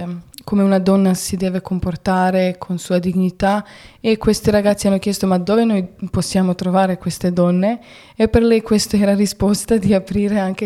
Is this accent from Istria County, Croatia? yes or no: no; Zagreb, City of Zagreb, Croatia; Italian is a second language; Io sono da Zagabria, di Croazia.